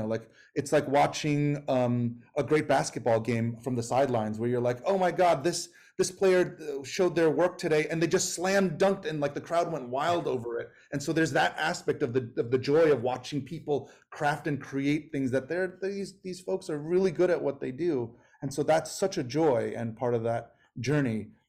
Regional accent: New York, United States; I grew up in New York in 80s, 90s that were, you know, not the best times

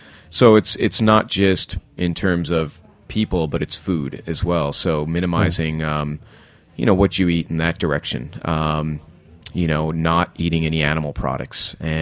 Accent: Rochester, New York, United States; So I was born and raised in Rochester, but just the immediate family was, and still is, in the States. All the rest of my family is back in India.

